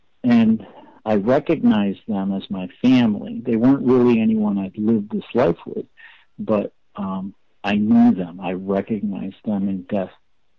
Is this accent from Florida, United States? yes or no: no; Sedona, Arizona, United States; part of my childhood, I grew up in Sedona, so it was a very familiar area for me.